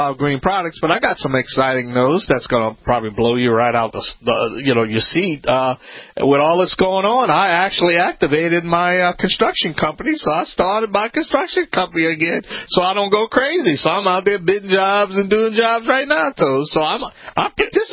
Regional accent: Louisiana, United States; this is Home Talk USA.

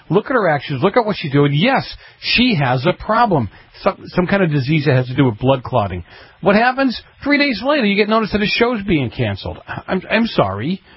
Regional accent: Boston, Massachusetts, United States; I growing up in Boston, I got that pretty quick.

